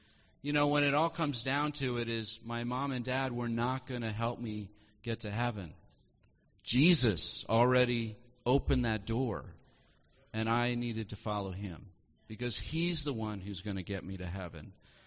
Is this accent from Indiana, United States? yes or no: no; Wisconsin, United States; now in New York, United States; I grew up in Wisconsin. There's not all nations necessarily represented in Wisconsin. Moving here to New York, I feel like I'm now in all nations.